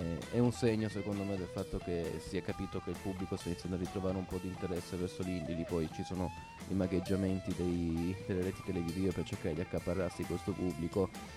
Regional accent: Turin, Piedmont, Italy; io sono nato e cresciuto a Torino

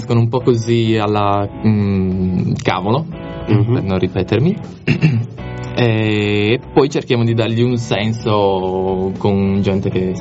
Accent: Sardinia, Italy; essendo sardo, l'accento bisogna sempre mantenerlo.

